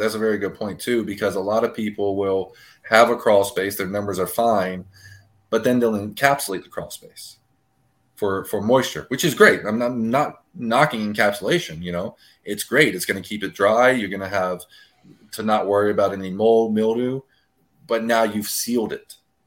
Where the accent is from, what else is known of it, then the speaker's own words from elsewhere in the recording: Tarpon Springs, Florida, United States; I'm from Tarpon Springs area, so